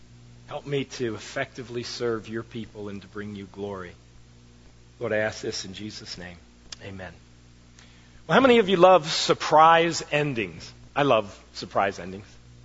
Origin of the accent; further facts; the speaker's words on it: Silver Spring, Maryland, United States; I'm actually from this area. I was born in Silver Spring. I went to St. John the Evangelist Church out there on Georgia Avenue as a young man, and then I went to Northwood High School